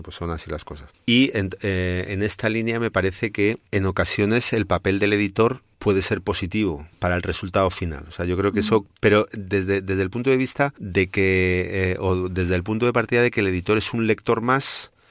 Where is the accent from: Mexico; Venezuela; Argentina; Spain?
Spain; now in United States; ya que vengo de España y estoy en Estados Unidos